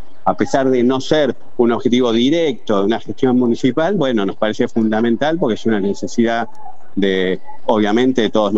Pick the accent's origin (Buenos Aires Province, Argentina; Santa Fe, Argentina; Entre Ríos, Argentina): Buenos Aires Province, Argentina; San Martín; yo soy un vecino de San Martín, nací, viví, estudié, desarrollé mi vida, mi familia en San Martín. Quiero mucho esta ciudad